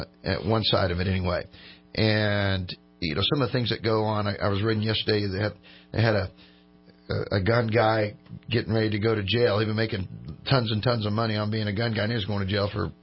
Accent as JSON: {"language": "English", "town": "Cottonwood", "country": "United States", "said": "I'm from Cottonwood, so."}